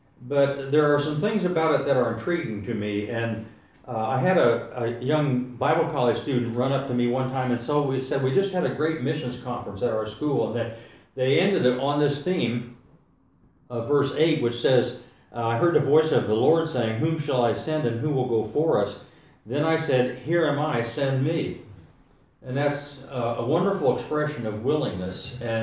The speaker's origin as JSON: {"language": "English", "region": "Texas", "country": "United States", "said": "And I come from Texas where everything is big."}